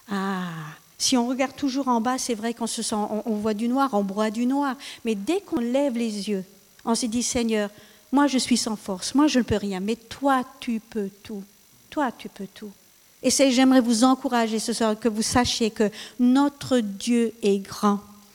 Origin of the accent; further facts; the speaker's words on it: France; et je suis française, hein, avec tout ce qui se passe ce soir, en France